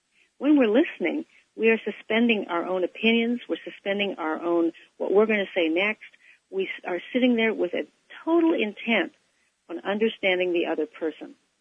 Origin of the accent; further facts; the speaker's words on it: Beaverton, Oregon, United States; I grew up in Beaverton, Oregon, and had a high school experience like most young girls dream about